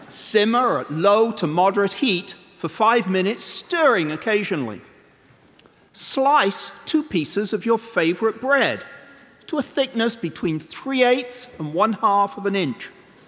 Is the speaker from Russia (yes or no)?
no; England, United Kingdom; I grew up in England after the Second World War